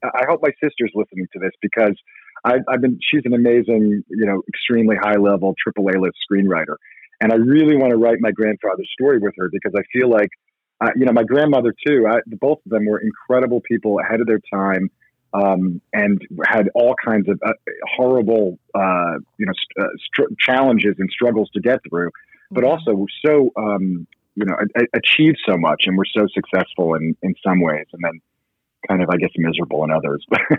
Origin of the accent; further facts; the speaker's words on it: New York City, New York, United States; moved away as an adult; Yeah, I was born in New York City. I went to school in the city, and then right after college, I moved out to LA.